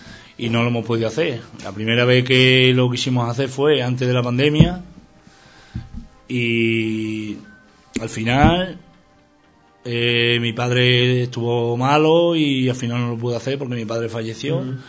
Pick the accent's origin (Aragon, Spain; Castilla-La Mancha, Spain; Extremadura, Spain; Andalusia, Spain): Extremadura, Spain; Guareña; del Guareña, del equipo de mi pueblo.